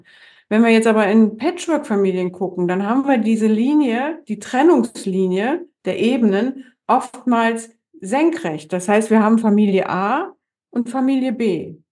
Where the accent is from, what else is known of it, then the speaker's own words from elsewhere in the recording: North Rhine-Westphalia, Germany; gerade hier in NRW, ich bin auch in einer Grenzregion groß geworden bei Venlo.